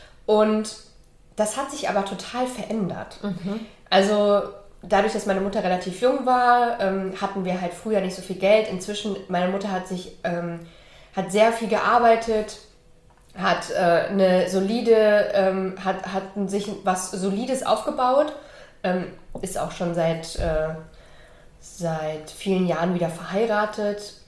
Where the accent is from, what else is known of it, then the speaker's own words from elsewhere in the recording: Hesse, Germany; also born or lived in East Germany; Ich bin im Osten geboren. Und in Westdeutschland, in der Nähe von Frankfurt, aufgewachsen. Bin noch in der DDR geboren und wir sind nach der Wende, da war ich 2 Jahre alt, sind wir in den Westen gegangen.